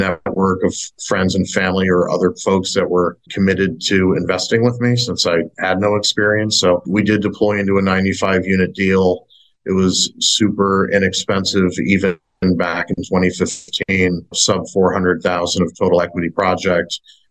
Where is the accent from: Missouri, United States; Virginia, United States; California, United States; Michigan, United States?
Missouri, United States; St. Louis; I had done 10 or 12 fix and flip houses back in my hometown of St. Louis.